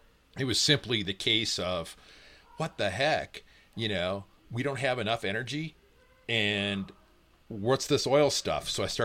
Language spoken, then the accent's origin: English; St. Paul, Minnesota, United States; I grew up in St. Paul, Minnesota, in the Midwest. And, you know, it's a Midwestern place.